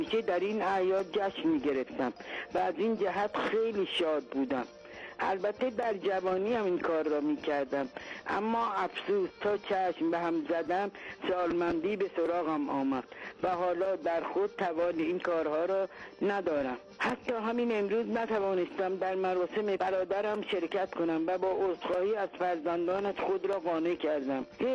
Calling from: Tehran, Tehran Province, Iran; از تهران هستم،

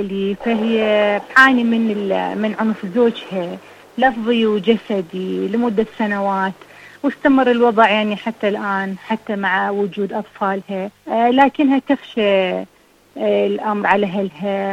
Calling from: Kuwait; من الكويت

